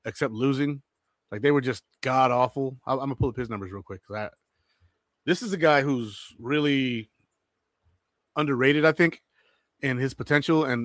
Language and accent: English; Rochester, New York, United States; now in North Carolina, United States; He's born in my hometown. He's Puerto Rican like me. He ended up moving to Charlotte. I live in North Carolina.